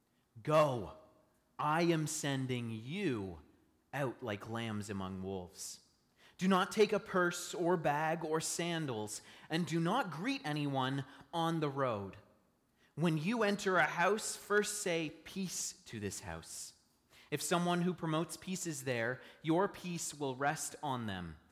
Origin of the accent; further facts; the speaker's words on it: Ontario, Canada; I'm from Northern Ontario. Northern Ontario is like Galilee. I can say that because I used to grow up there. It's all small towns and, you know, people driving in pickup trucks